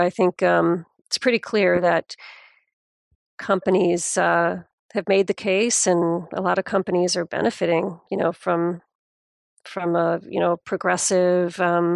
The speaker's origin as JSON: {"language": "English", "country": "United States", "said": "being an American, I'm often obviously dismayed at how backward our federal government has been."}